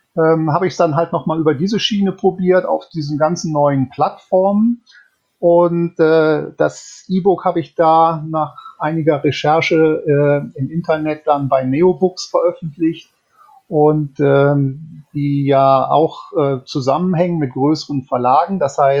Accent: North Rhine-Westphalia, Germany; Tatsächlich aufgewachsen bin ich allerdings im Bergischen Land, also in der Nähe 50 Kilometer von Köln. Und dort bin ich auch zur Schule gegangen.

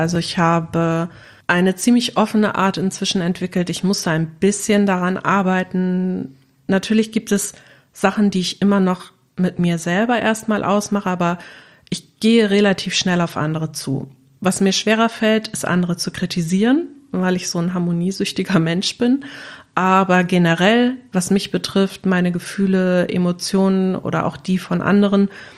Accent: Wuppertal, North Rhine-Westphalia, Germany; ich bin 39 Jahre alt. Ich komme aus Wuppertal

